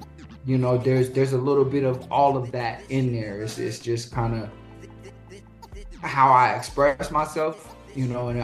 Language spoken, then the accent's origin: English; San Diego, California, United States; also born or lived in Seattle / Atlanta; I was born in Washington, in Seattle. I was partially raised in California, in San Diego, and then I spent about almost seven years living in Georgia, in Atlanta.